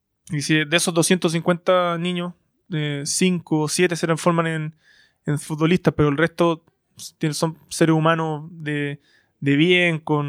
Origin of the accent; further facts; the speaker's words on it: Santiago, Santiago Metropolitan Region, Chile; Soy un emprendedor chileno de Santiago, fanático del fútbol.